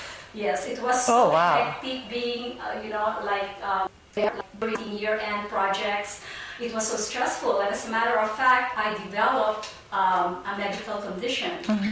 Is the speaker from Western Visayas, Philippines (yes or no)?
no; Manila, Metro Manila, Philippines; English is a second language; now in Orange, United States; I was born and raised in Manila. Mm-hmm. I came here to the U.S. that was in 2000. But now I'm based in Orange, California.